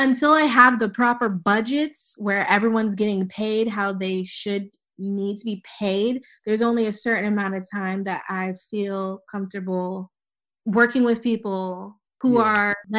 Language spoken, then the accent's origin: English; Georgia, United States; now in New York, United States; Cause like I said, I grew up in Georgia. So when I got to New York, I really didn't know many people.